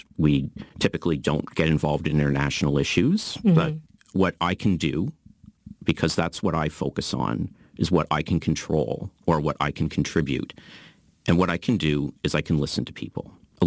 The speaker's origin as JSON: {"language": "English", "country": "Canada", "said": "No, I'm a Canadian. I've lived in Canada."}